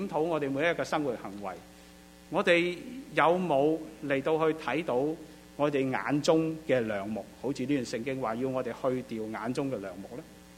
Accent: China; 我们中国人都很懂讲的，是吧？一样米养百样人。

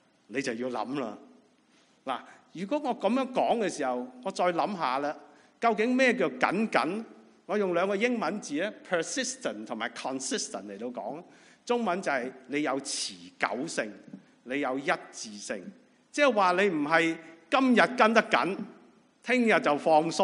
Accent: China; 我哋中国人咧，其实好中意一样嘢咧，就叫做实用主义啊

